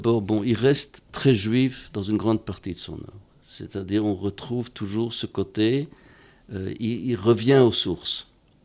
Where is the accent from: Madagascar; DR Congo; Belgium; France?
Belgium; lorsqu'il est venu chez nous en Belgique